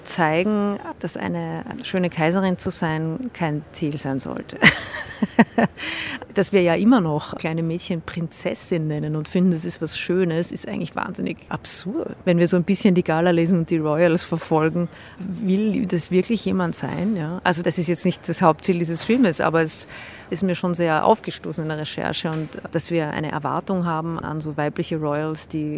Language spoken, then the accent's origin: German; Austria; Aber natürlich kennt man Sissi bei uns in Österreich als den Touristenmagnet schlechthin.